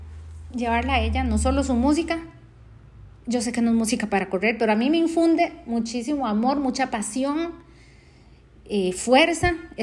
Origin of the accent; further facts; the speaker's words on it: Costa Rica; a uno como costarricense le hubiera gustado que así no hubiera sido la historia